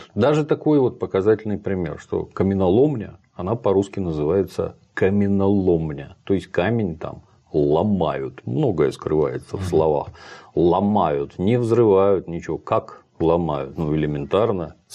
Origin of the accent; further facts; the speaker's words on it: Saint Petersburg, Russia; Возник у меня интерес к медному всаднику. Это все-таки у нас самая знаковая, так сказать, скульптура в родном городе.